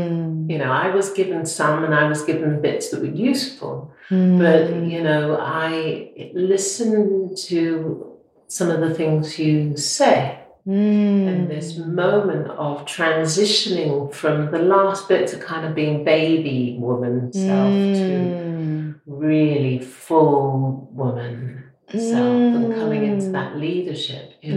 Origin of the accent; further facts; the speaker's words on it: Preston, North West England, United Kingdom; born there; also born or lived in Yorkshire; I was born in Preston. Now you go up north, they're just concerned about the fact that I was born in the House of Lancashire and then I went to school in the House of York.